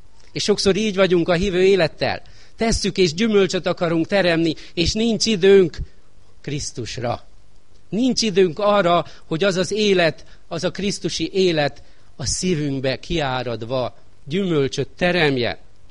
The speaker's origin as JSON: {"language": "Hungarian", "country": "Hungary", "said": "Hát magyarok vagyunk, megpróbálunk mi is segíteni"}